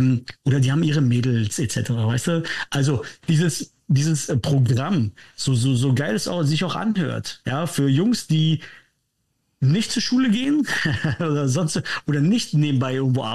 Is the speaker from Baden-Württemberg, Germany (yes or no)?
yes; Karlsruhe, Baden-Württemberg, Germany; Bin aus Karlsruhe.